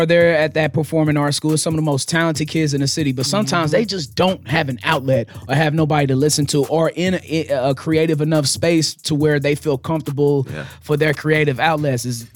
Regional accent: Kansas City, Missouri, United States; I know it came from you and personally and us growing up in Kansas City

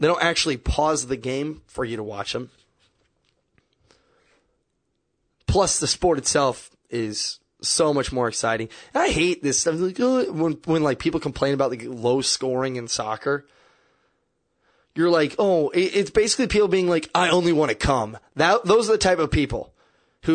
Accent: Kansas City, Missouri, United States; You can't do, and I'm from Kansas City, you can't go anywhere. To walk out of where my parents live is like 3/4 of a mile.

